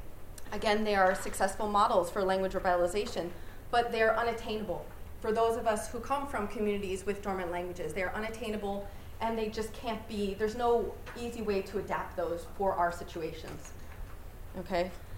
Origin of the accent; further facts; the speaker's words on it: Quebec, Canada; I'm from the Huron Wendat Nation, I'm Wolf Clan.